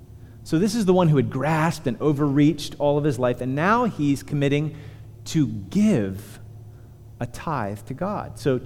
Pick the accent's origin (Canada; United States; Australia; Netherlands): United States; Punxsutawney, Pennsylvania; I'm from Punxsutawney. Punxsutawney, kind of like a redneck place, you know, where on Friday night you kind of peel out of the ice cream store and do laps, and you've got the gun rack with fishing.